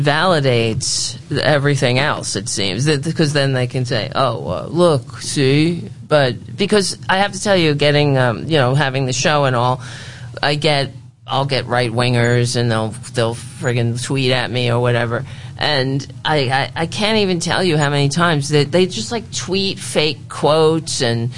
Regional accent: New York, United States; now in Virginia, United States; I'm from New York. I don't know if that. If you can hear it in my voice, but I'm here in where the fuck am I? North Virginia or something?

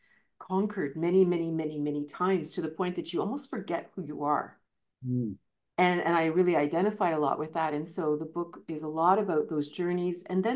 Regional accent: Toronto, Ontario, Canada; I grew up in Toronto and I went to University of Waterloo.

